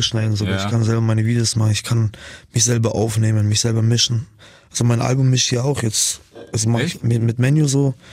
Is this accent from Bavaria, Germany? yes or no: yes; Nuremberg, Bavaria, Germany; Ich komme so aus Nürnberg, Bro.